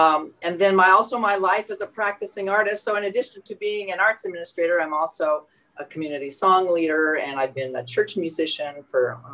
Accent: Franklin, Indiana, United States; I'm originally from Franklin, Indiana, and I'm a Butler grad.

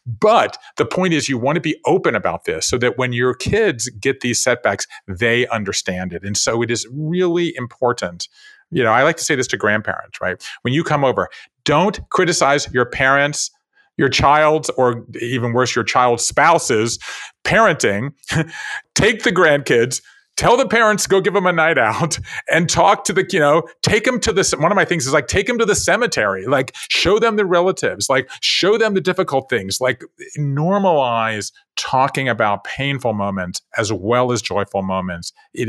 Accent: American South, United States; I grew up in the American South, so right, so we have hurricanes. We don't have wildfires like you guys have on the West Coast

